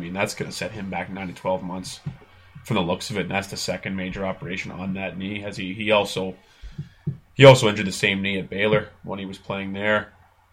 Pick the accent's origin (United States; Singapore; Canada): Canada; Also, since we are Canadian, we'll talk about other things.